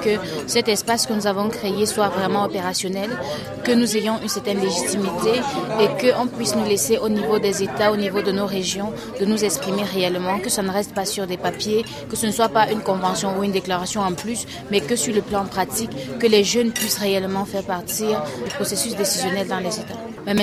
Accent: Cameroon; Moi, je suis du Cameroun. Nos réalités sont différentes.

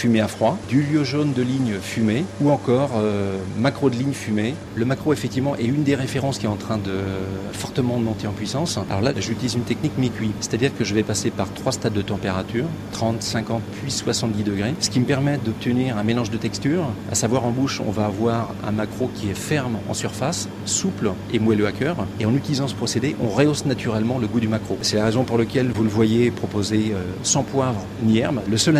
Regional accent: Pays de la Loire, France; now in Brittany, France; Moi, je suis originaire du Maine-et-Loire, mais ça fait 20 ans qu'on est tombé sur le charme de la Bretagne avec mon épouse.

